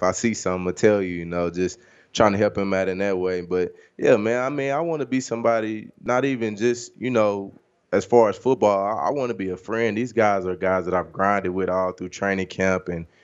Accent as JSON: {"language": "English", "town": "Dallas", "region": "Texas", "country": "United States", "tie": "born or raised there", "said": "from Dallas, man, and not so far being in the NFL level, not even being able to play, you know, in my hometown, man, it hurt."}